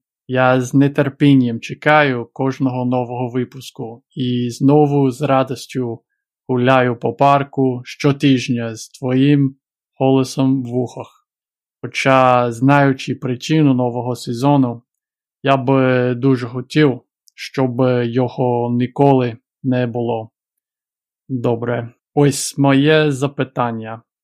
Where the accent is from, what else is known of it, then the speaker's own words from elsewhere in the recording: Washington, United States; Ukrainian is a second language; Я з Америки, з міста Вашингтон.